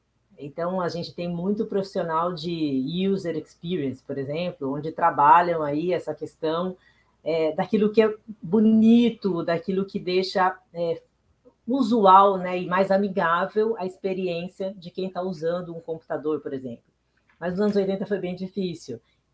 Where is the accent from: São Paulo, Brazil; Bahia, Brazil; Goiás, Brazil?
São Paulo, Brazil; São José do Rio Preto; now in São Paulo, Brazil; Eu sou do interior, né, nasci em São José do Rio Preto, e vim para São Paulo aos 17 anos.